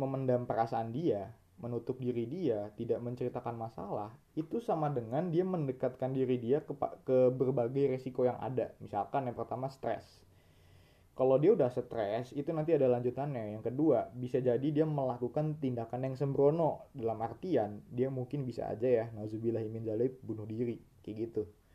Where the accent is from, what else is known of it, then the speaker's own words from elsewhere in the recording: Bogor, West Java, Indonesia; kalau di Bogor, di kota gue itu, hampir ngelilingin satu kota Bogor lah